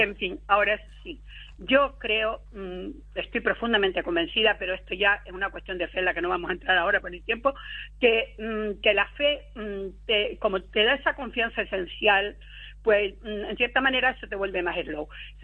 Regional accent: Tejeda, Canary Islands, Spain; en mi pueblo de origen, que aunque ahora no vivo allí, Tejeda, mis padres, mis abuelos, mis bisabuelos, mis tatarabuelos, todos son de allí.

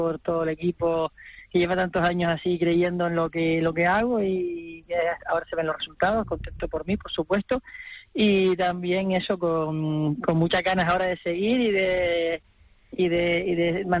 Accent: Canary Islands, Spain; hemos cogido una planta invasora nuestra que nos identifica como canarios

